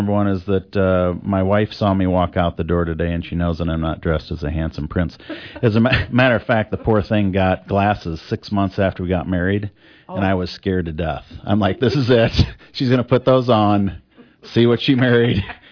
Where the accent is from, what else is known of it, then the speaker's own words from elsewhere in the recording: Quincy, Illinois, United States; I'm from Quincy. I want to treat people from the tri-state area.